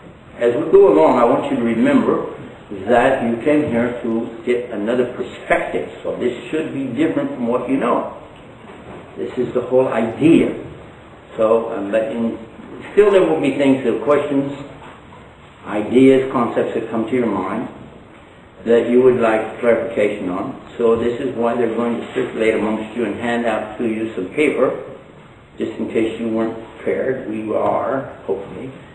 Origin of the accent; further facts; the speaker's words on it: Texas, United States; because my native language, of course, is I'm from Texas. So I'll be translating from Texas to English.